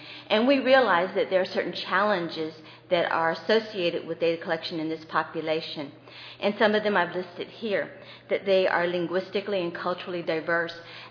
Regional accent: Houston, Texas, United States; I'm from Houston, Texas, a native Houstonian, very proud native Houstonian

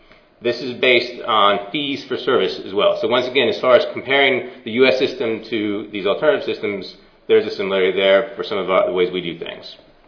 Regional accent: United States; so it's really neat to be confronted as an American to see these alternative systems

